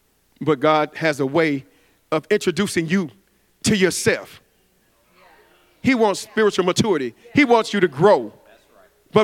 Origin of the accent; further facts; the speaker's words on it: Memphis, Tennessee, United States; I'm from Memphis, too.